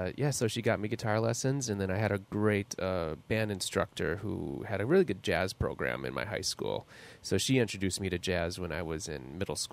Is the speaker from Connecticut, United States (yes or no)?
no; Green Bay, Wisconsin, United States; And I grew up outside of Green Bay, Wisconsin.